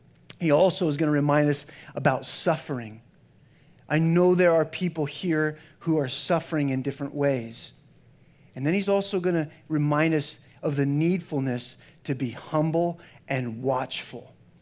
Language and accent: English; Pennsylvania, United States; I'm like from Pennsylvania as a farm kid.